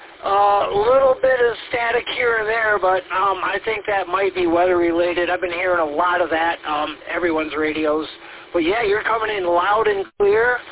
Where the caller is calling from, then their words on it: Groveland Township, Michigan, United States; I'm currently transmitting from Groveland Township